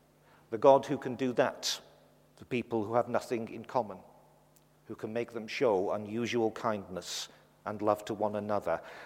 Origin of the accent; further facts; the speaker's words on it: Fleetwood, North West England, United Kingdom; I grew up in Fleetwood. Just down the road is Blackpool, which you may know better.